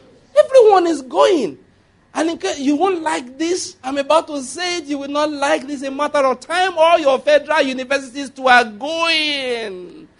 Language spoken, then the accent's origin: English; Ondo, Nigeria; because I come from Ondo State where there's a lot of cash crop, you know, cocoa, there's plenty of it there.